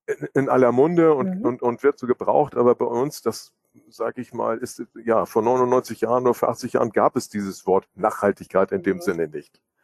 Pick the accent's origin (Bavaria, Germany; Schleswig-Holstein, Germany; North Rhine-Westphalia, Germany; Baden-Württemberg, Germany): Schleswig-Holstein, Germany; Kiel; wir liegen ja vor den Toren von Kiel. Ich bin auch Kieler, ich bin in Kiel geboren, aufgewachsen und habe dann in Hannover Maschinenbau studiert.